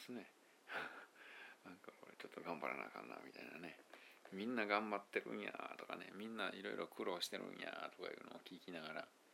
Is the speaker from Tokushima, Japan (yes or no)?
yes; Tokushima, Japan; now in Nishinomiya, Japan; まあ、出身なんで僕は徳島のね。 まあ、生まれ育った町で徳島で